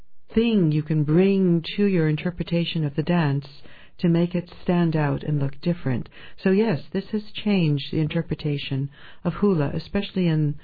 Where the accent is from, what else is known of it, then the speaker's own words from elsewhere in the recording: Hawaii, United States; moved away as an adult; now in Paris, France; That's right. I grew up in Hawaii, in Manoa Valley, and went to Paris, France, as an art history student.